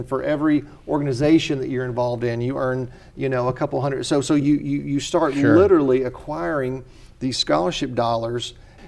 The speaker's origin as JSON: {"language": "English", "town": "Little Rock", "region": "Arkansas", "country": "United States", "tie": "born or raised there", "said": "So I grew up in Little Rock, Arkansas, and had an opportunity to, we grew up Episcopal"}